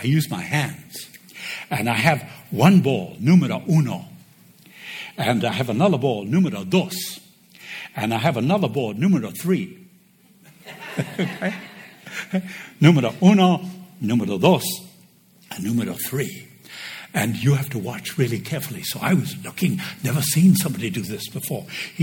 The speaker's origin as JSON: {"language": "English", "country": "Uruguay", "also_born_or_lived": "Argentina", "moved": "yes", "said": "We lived in Argentina. I'm from Uruguay, lived in Argentina"}